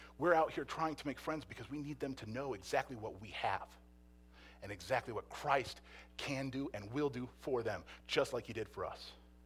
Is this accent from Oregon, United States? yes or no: no; Las Vegas, Nevada, United States; Man, I was born and raised in Vegas, right? I didn't know racism.